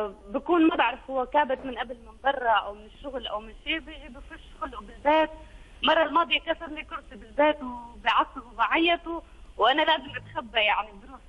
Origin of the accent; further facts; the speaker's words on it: Syria; أنا سورية